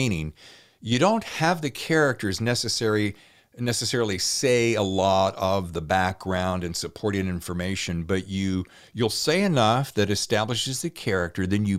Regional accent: the South, United States; I'm from the South originally

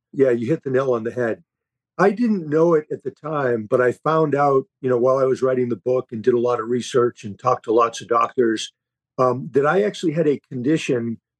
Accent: Holbrook, Massachusetts, United States; So I was born in Holbrook, Massachusetts, near Boston, grew up there

